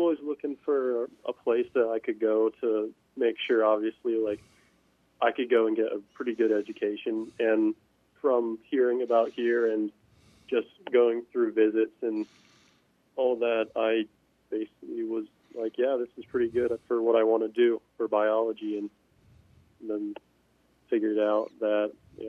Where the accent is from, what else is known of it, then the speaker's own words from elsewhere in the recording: Columbus, Ohio, United States; I'm from Columbus, Ohio, so it's a little bit of a drive from there to here at Siena.